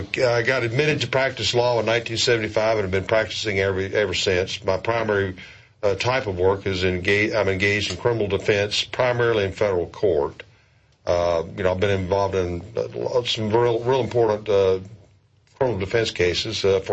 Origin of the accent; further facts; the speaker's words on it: Huntsville, Alabama, United States; I grew up in Alabama. I've lived in Huntsville, Alabama, virtually all my life since I was about 3 years old.